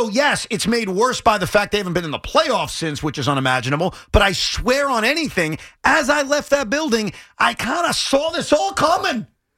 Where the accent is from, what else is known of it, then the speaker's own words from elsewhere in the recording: Long Island, New York, United States; 80% and 80% of the people are Yankee fans, even growing up on Long Island.